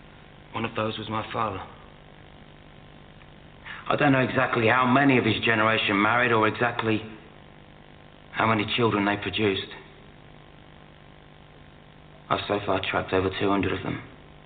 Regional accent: Bermondsey, London, United Kingdom; I'm an Englishman. I'm from Bermondsey, southeast London.

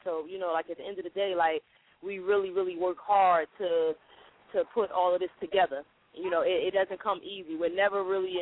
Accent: Newark, New Jersey, United States; and then I'm from Brick City

